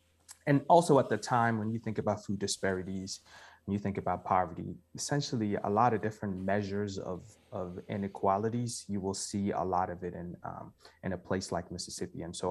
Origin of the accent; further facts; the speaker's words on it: Ghana; I'm also from Ghana, West Africa.